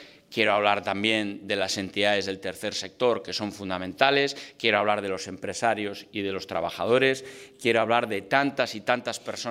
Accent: Castile and León, Spain; Castilla y León somos el corazón de España y también en Castilla y León llevamos a España en el corazón

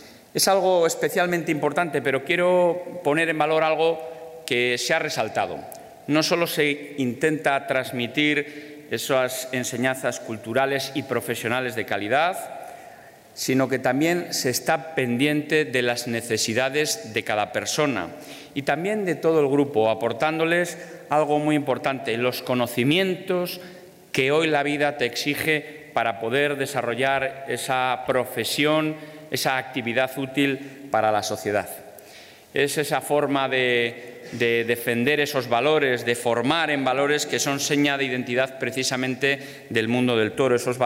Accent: Salamanca, Castile and León, Spain; yo, como salmantino, me llena de orgullo

